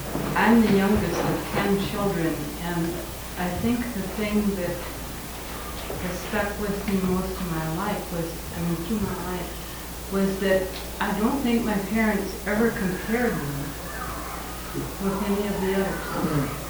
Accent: Minnesota, United States; from Minnesota.

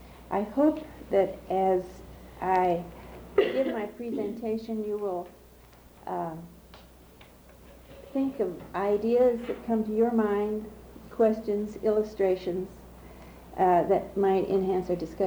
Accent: Thousand Oaks, California, United States; I'm from Thousand Oaks, California.

